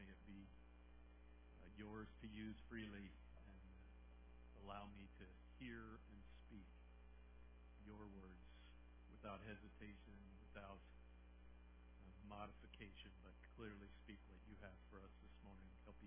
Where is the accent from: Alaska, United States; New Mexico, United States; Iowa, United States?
Alaska, United States; Fairbanks; Of course, I grew up in Fairbanks, so I have that.